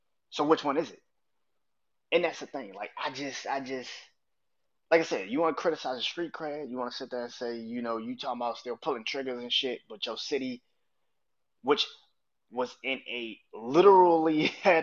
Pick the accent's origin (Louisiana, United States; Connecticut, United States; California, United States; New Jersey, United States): Louisiana, United States; New Orleans; And I'm from New Orleans, bruh. I know violence. I'm from New Orleans